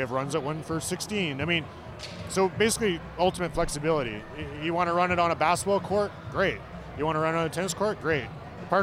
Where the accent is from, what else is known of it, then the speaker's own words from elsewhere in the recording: Edmonton, Alberta, Canada; I was a kid just outside Edmonton, so yeah, it was pretty storybook